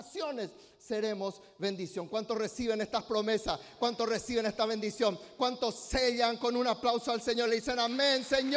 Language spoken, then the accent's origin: Spanish; Paraguay; Porque transitoriamente yo soy paraguayo, pero mi ciudadanía, dice el apóstol, está en los cielos.